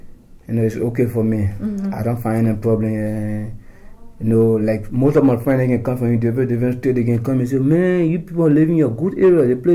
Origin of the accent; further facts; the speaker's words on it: Liberia; English is a second language; moved away as an adult; now in United States; I'm from Liberia. When I was leaving this country, you know, before I left the country, it was a war in this country.